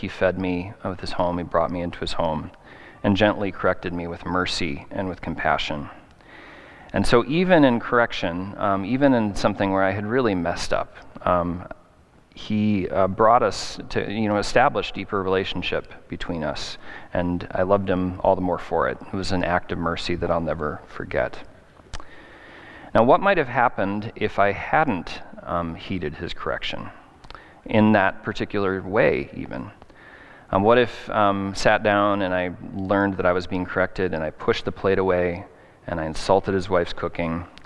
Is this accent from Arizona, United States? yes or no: yes; Arizona, United States; born there; now in Minnesota, United States; and I was born in Arizona, so I had some experience with heat before as a kid, but this was very, very brutal.